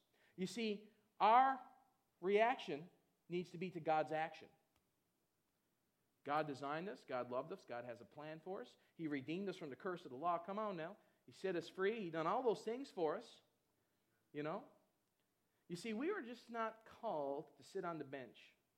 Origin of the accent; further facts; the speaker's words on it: Newfoundland and Labrador, Canada; Yeah, I'm from Newfoundland, and so there's lots of beaches, and there's lots of sand around there in places, man.